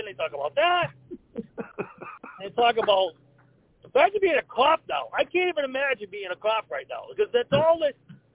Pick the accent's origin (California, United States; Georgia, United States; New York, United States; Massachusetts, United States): Massachusetts, United States; North Andover; I grew up in North Andover.